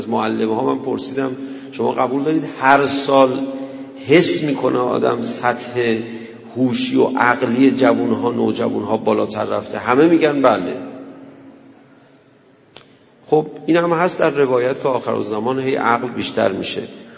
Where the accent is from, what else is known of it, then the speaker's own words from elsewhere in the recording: Tehran, Tehran Province, Iran; من یادم بچگی تو همین تهران یکی از مسائلی که مثلا جز مسائل روزمره بود